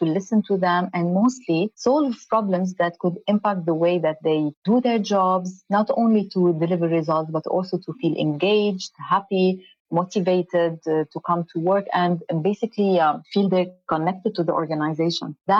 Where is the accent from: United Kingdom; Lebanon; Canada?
Lebanon; Beirut Governorate; moved away as an adult; now in United Arab Emirates; I am originally Lebanese, born and raised in Lebanon.